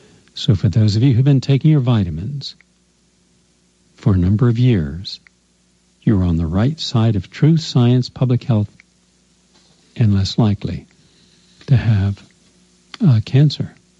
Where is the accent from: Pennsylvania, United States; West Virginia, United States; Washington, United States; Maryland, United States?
West Virginia, United States; because DuPont was only a few miles from my hometown, and the air stunk constantly because of that.